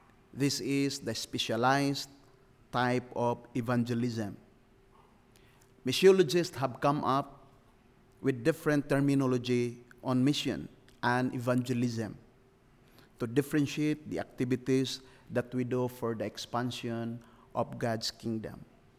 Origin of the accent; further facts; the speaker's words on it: Philippines; When you say mission, as a Filipino, we are the product of missionaries, the American missionaries, went to the Philippines, preached the gospel.